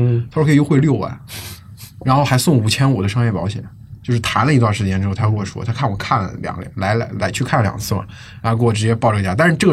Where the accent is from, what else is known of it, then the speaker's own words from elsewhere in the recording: China; 我们中国人对于北欧有一种崇拜嘛